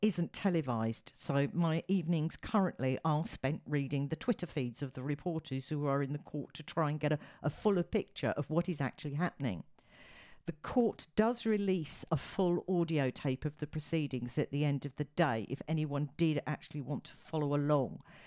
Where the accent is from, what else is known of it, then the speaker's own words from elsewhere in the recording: United Kingdom; which I, as a Brit, found strange.